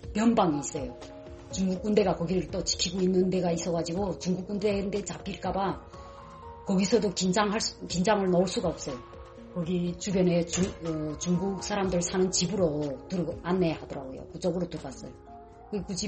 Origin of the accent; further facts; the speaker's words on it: North Korea; 그냥 저희는 탈북자인데 우린 두 자매다